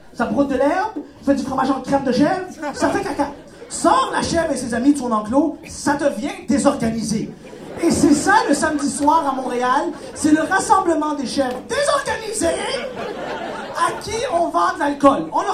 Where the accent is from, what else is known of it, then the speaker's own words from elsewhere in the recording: Morocco; je suis marocain.